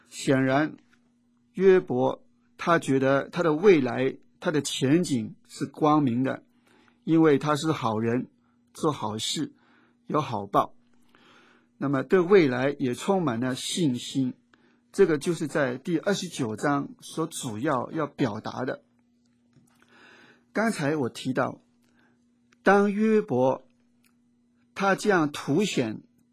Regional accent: China; 要是我们中国人的话，就说这个钱很多，好像钱把脚都淹盖了。

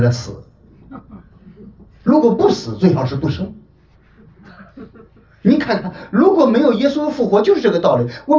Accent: China; 这个哭泣就是我们人类的画面，就是我们中国人的画面。

